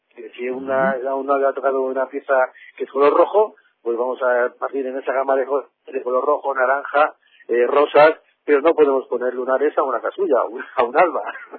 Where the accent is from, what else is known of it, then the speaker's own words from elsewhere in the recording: Toledo, Castilla-La Mancha, Spain; yo soy de Toledo